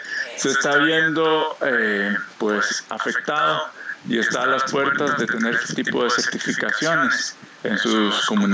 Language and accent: Spanish; Costa Rica; este derecho que como costarricenses tenemos a manejar y usar la biodiversidad de forma tradicional